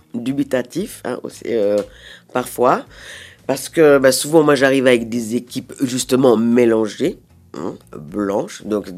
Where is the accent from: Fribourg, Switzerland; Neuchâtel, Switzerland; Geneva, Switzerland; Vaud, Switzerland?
Neuchâtel, Switzerland; La Chaux-de-Fonds; j'ai des très bons souvenirs de la Chaux-de-Fonds, de mon enfance à la Chaux-de-Fonds.